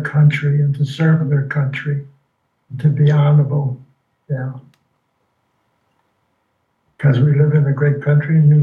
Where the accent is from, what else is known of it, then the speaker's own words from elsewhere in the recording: Chicago, Illinois, United States; born there; now in Flat Rock, United States; I live in Flat Rock. Okay, I've never heard of that. Yes, no, it is. It's very small. But I was born in Chicago.